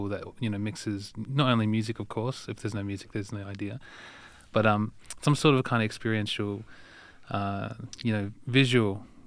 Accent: Perth, Western Australia, Australia; being in Perth and kind of launching this whole thing in my hometown is kind of really special to me.

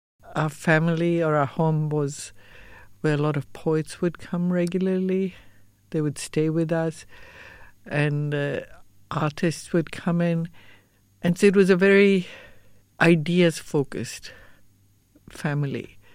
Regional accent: Pakistan; Growing up in Pakistan, because my father worked with military engineering service, we would be posted every 2 years somewhere.

